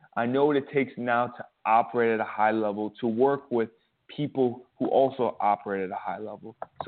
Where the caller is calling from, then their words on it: Ho Chi Minh City, Vietnam; Ho Chi Minh City, Vietnam.